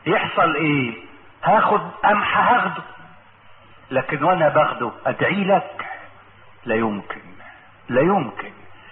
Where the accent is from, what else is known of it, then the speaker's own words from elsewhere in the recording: Egypt; يعني في زلازل ممكن تبتلع اضعاف ما عندنا في مصر